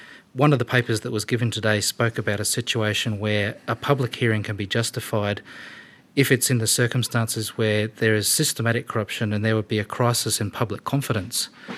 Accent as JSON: {"language": "English", "region": "Queensland", "country": "Australia", "said": "my home state of Queensland"}